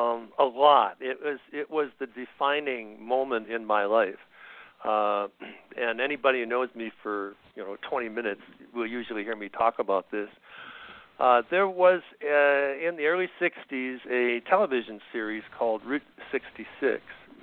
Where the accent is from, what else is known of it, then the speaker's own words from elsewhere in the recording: Canada; now in United States; I was in Canada at the time. I was born and raised in Canada. I'm an American citizen now, but for much of my life I was a Canadian citizen.